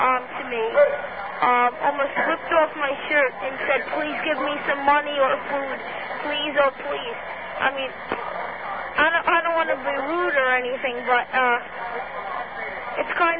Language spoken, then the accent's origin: English; Huntington, New York, United States; I'm from Huntington.